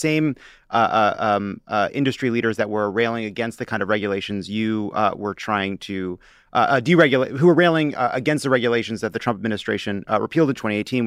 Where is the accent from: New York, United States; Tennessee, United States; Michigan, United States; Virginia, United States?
New York, United States; born there; I was born on Long Island.